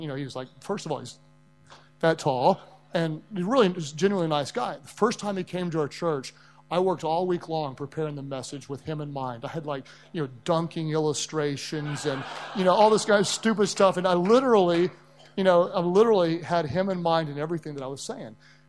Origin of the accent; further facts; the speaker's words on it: Oklahoma City, Oklahoma, United States; in my hometown, Kevin Durant was just left. Kevin Durant was the NBA most valuable player. And it was kind of odd. I live in a boring place. Nobody travels to Oklahoma City for vacation.